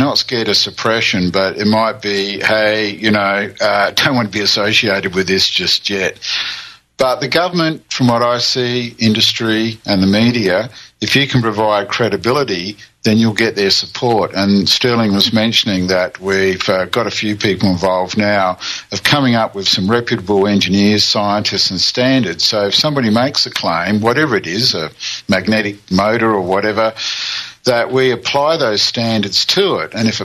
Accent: South Australia, Australia; In my home state of South Australia, they've now up to 28% wind power.

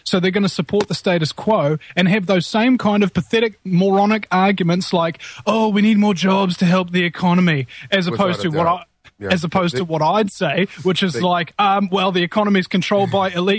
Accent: New Zealand; now in United States; I mean, I'm from New Zealand. I don't have an effing clue.

